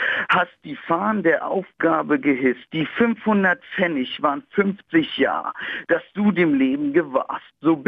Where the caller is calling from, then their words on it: Pankow, Berlin, Germany